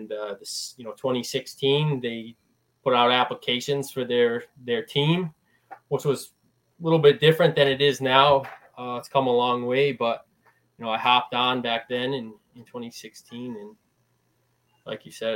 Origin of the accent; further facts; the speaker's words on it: Connecticut, United States; Yeah, so I'm from Eastern Connecticut.